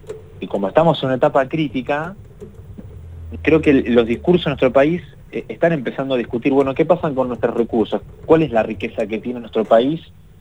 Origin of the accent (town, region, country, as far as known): Argentina